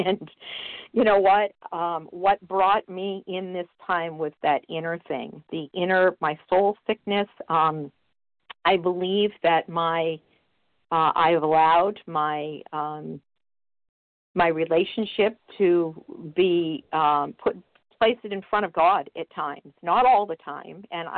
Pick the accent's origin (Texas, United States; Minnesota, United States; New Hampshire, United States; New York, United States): New Hampshire, United States; I am from New Hampshire.